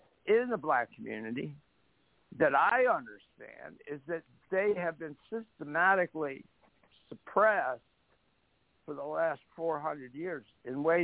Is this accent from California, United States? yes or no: no; Washington, District of Columbia, United States; from Norfolk, Ghent. No, I'm 77 years old. I'm from the D.C. area. I grew up there. I taught high school in Southeast D.C.